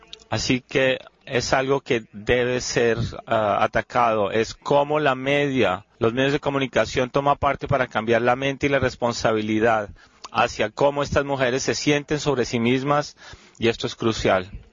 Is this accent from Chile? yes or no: no; United States; Spanish is a second language; yo soy de Estados Unidos